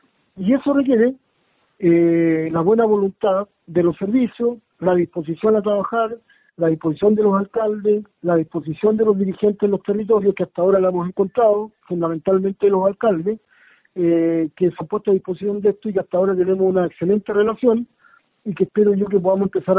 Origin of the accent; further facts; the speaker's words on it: Araucanía, Chile; yo soy de la Araucanía, que he trabajado en lo público siempre, digamos, vinculado a lo público, que esta es la tierra donde nací, por lo tanto quiero que la gente con la que me he criado esté mejor